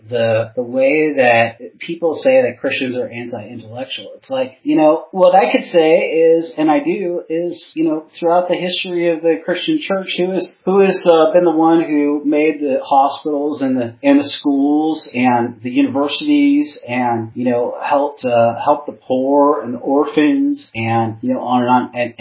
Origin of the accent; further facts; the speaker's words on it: Seattle, Washington, United States; growing up in Seattle, which, you know, we both did, I heard it often.